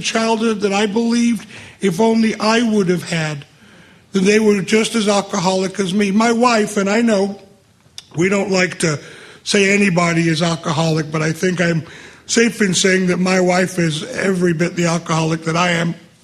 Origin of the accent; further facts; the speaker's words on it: Las Vegas, Nevada, United States; I'm an alcoholic. I'm from Las Vegas.